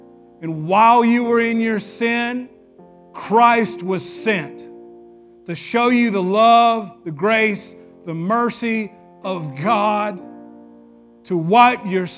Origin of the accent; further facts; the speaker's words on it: Tennessee, United States; but I'm from Tennessee. We keep things simple.